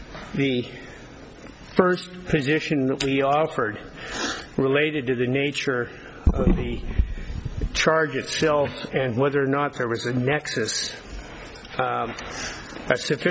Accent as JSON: {"language": "English", "town": "Reno", "region": "Nevada", "country": "United States", "said": "I'm from Reno, Nevada."}